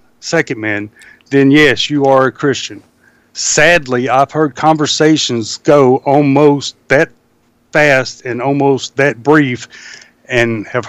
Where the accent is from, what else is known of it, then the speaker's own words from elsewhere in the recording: the South, United States; Growing up in the South, and I was saved in 2010